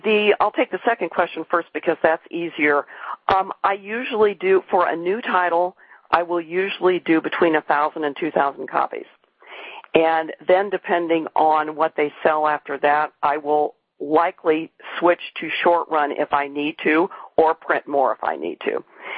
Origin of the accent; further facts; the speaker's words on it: Indiana, United States; a museum in my home state of Indiana